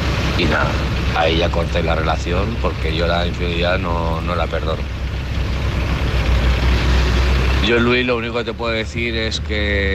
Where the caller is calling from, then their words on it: Alicante, Valencian Community, Spain; de Alicante.